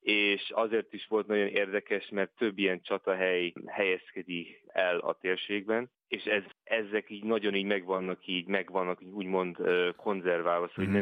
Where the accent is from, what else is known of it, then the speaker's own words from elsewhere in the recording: England, United Kingdom; moved away as an adult; now in Spain; Angliában nőttem föl, és akkor az egyetem után költöztem kis Spanyolországba, és akkor már Spanyolországban lakom már jó pár éve.